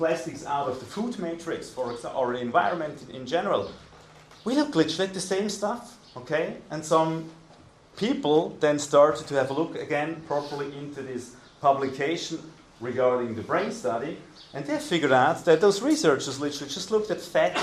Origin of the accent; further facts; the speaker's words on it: Switzerland; English is a second language; I'm from Switzerland. We don't eat the gut.